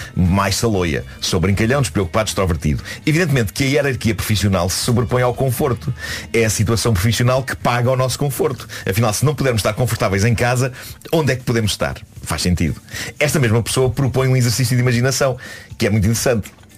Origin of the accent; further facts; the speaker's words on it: Lisbon, Portugal; foi no prédio em que eu cresci em Benfica.